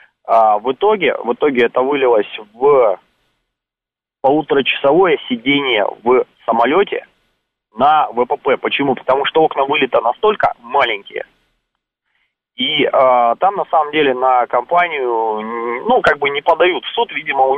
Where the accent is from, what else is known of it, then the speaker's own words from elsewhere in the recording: Far East, Russia; Я родом с Дальнего Востока, да, вот, уже говорил, до этого общались.